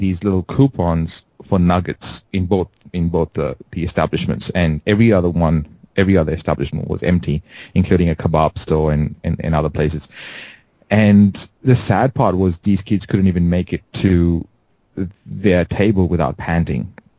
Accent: India; I'm Indian. We first build software engineers, and then we decide what we want to do with the rest of our lives.

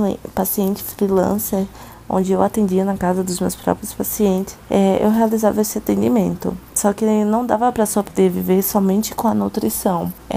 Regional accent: Aracaju, Sergipe, Brazil; now in São Paulo, Brazil; Eu sou natural de Aracaju, Sergipe. Nasci e cresci na minha cidade. Me formei lá em nutrição, me formei aos 20 anos.

